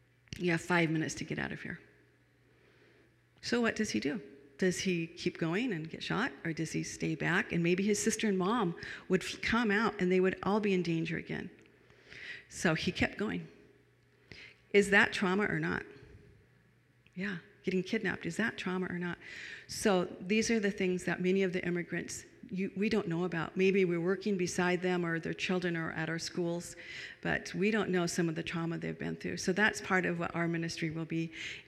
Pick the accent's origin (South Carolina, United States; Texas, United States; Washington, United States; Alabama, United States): Washington, United States; Marysville; now in Seattle, United States; I'm from Marysville, where Susan lives close by at least.